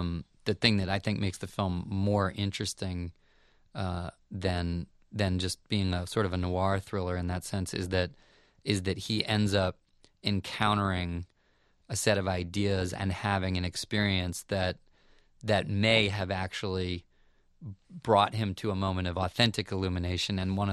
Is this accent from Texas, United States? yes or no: no; Maryland, United States; I think growing up near Baltimore, you're almost required